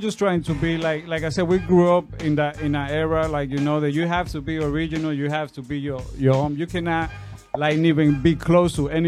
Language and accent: English; Dominican Republic; We're from Dominican Republic. We're born and raised over there